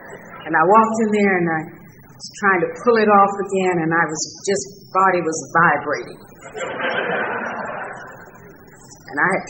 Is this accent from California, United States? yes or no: no; Atlanta, Georgia, United States; when I grew up in Atlanta, Georgia, I sang in the junior choir in Union Baptist Church.